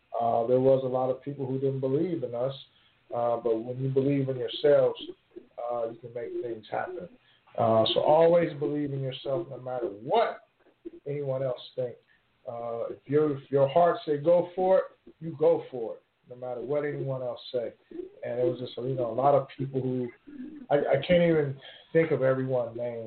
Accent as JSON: {"language": "English", "town": "Fresno", "region": "California", "country": "United States", "tie": "born or raised there", "said": "growing up in West Fresno, in the Walnut Gardens area, I never would have thought as a young man, a child, running around with, you know, snotty nose, nappy head"}